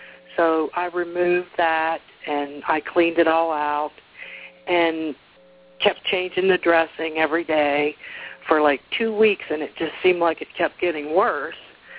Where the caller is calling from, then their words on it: West Virginia, United States; I'm calling from West Virginia.